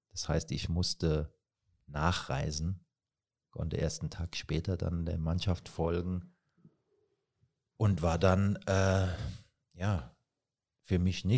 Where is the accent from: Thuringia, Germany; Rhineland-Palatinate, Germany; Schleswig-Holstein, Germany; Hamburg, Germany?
Rhineland-Palatinate, Germany; Grünstadt; born there; Die Arbeitsstelle war auch nicht in Kaiserslautern, sondern in Grünstadt, in meinem Geburtsort